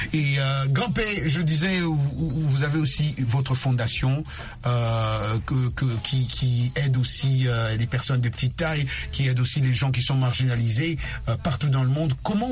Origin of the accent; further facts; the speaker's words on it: Kinshasa, DR Congo; Je vous ai vu chez moi à Kinshasa